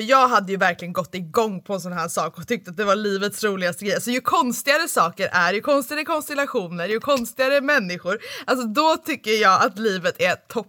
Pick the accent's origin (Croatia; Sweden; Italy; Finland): Italy; Jag är ju då i Italien, i mina hemtrakter då, för att fira påsk med min familj.